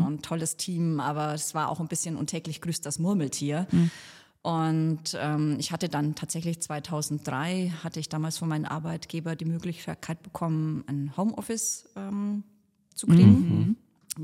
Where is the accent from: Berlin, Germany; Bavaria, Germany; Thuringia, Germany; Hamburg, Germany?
Bavaria, Germany; aus meiner Heimat der Oberpfalz